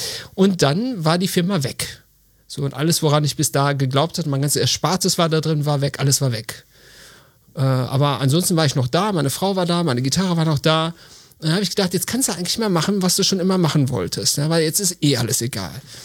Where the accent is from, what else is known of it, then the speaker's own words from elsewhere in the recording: North Rhine-Westphalia, Germany; weil ich komme aus der Nähe von Wuppertal, aus einem kleinen Ort.